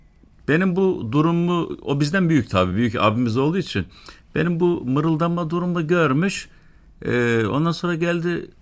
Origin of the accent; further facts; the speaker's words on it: Kars, Turkey; born there; ben aslen Kars doğumluyum.